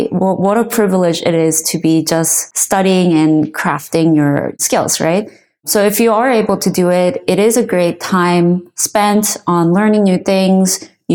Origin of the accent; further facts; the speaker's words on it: Midwest, United States; I grew up in the Midwest, in the countryside, and tech wasn't really part of my life or conversation in my family.